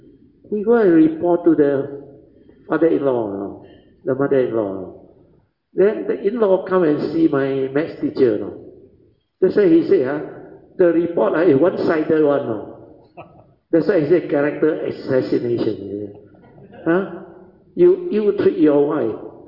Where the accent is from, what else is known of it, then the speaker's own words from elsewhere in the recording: China; China, mountainous, no. The weather so extreme, no. My hometown, the weather worse than Xinjiang, no.